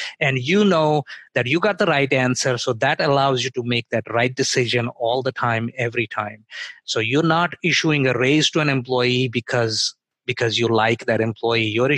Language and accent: English; New York, United States; I grew up in New York, so I will say that.